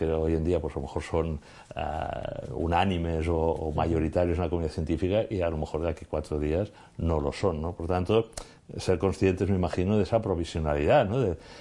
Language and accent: Spanish; Catalonia, Spain; Que está en mi tierra, ¿no? En Cataluña, sí